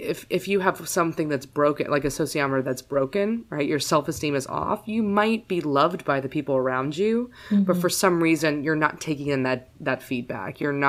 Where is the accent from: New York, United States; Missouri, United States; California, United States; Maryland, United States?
New York, United States; Manhattan; all my life growing up in New York and like the Gossip Girl world of Manhattan, private schools